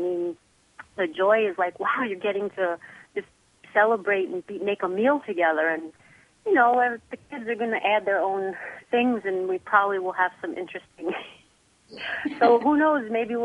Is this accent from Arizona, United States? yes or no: no; New York, United States; now in Florida, United States; I'm from New York, so I'm used to it being really cold, but here it's like it's so warm right now.